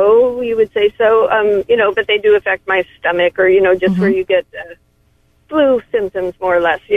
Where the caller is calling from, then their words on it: Santa Cruz, California, United States; I'm in Santa Cruz.